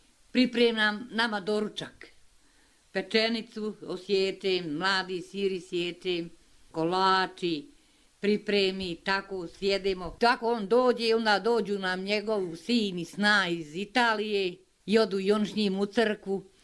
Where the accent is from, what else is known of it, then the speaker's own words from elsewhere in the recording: Vozuća, Federation of Bosnia and Herzegovina, Bosnia & Herzegovina; born there; rođena sam u Vozućuj, krštena sam u Vozućuj.